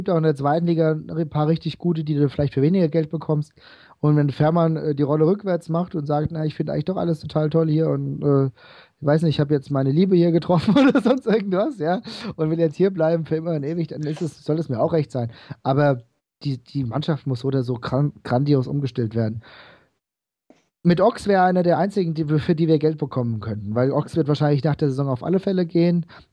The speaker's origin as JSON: {"language": "German", "town": "Frankfurt", "region": "Hesse", "country": "Germany", "said": "Wir sind alle Frankfurter Jungs."}